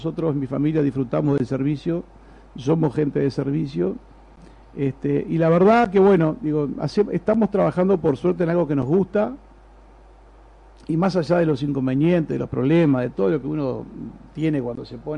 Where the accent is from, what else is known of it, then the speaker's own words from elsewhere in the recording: Salto, Uruguay; Pero como buen uruguayo, como buen salteño que somos, como hacen todos los salteños y todos los uruguayos